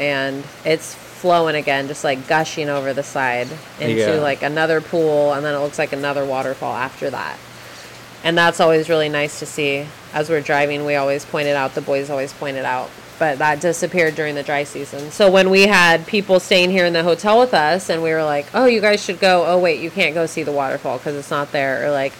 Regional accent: California, United States; this is really specific to us because we're from California, where it only rains in the wintertime. So the only rain we ever are used to was like freezing cold rain.

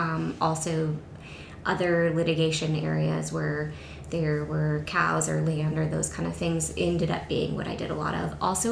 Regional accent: Wallowa, Oregon, United States; I grew up here in Wallawa, graduated from high school here, and then went off into the world and did a few things.

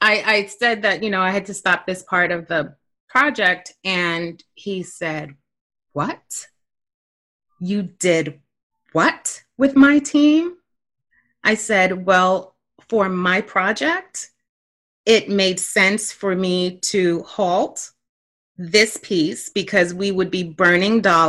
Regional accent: Brooklyn, New York, United States; now in Florida, United States; For those who don't know, I am originally from Brooklyn. Flatbush to be exact. But I said, you know what? I cannot bring Flatbush to Florida.

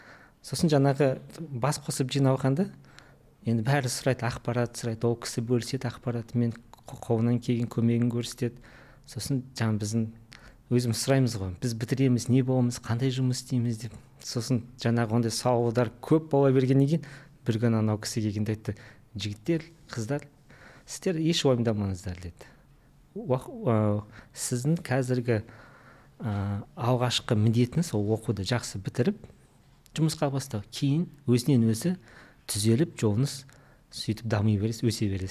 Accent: Karaganda, Karaganda Region, Kazakhstan; Мен негізі Қарағандылықпын. Қарағандының Майқұдық ауданында туып өскен, Майқұдықтамын. Әке шешем сол Майқұдықтың жанындағы Қызылқұдық деген ауылдан болды. Сол бала кезім Майқұдықта өтті. Енді мен 6 балалық семьяда дүниеге

